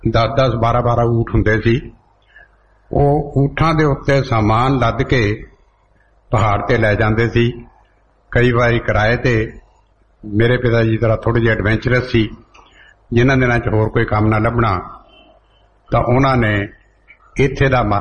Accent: Punjab, India; born there; ਜਿਹੜੇ ਨਾਨਕੇ ਪਿੰਡ ਮੈਂ ਪੈਦਾ ਹੋਇਆ, ਉਹ ਕੋਟਲਾ ਬਟਲਾ ਖੰਨਾ ਸੰਘੋੜ ਰੋਡ ਦੇ ਉੱਤੇ

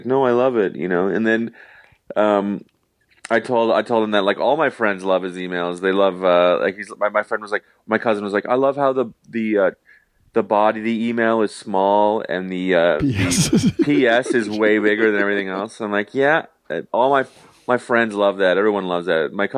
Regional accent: Ottawa, Ontario, Canada; I'm from Ottawa.

